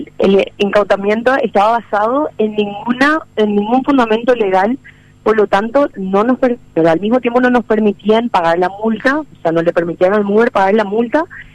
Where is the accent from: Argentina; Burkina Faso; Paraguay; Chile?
Paraguay; Somos todos paraguayos